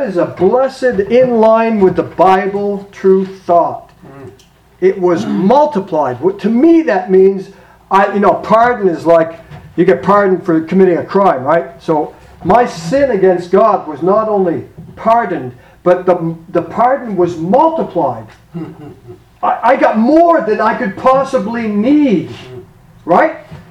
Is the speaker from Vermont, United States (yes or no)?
yes; Vermont, United States; I'm from Vermont originally. I'm not fortunate enough to say I'm born and bred in New Hampshire.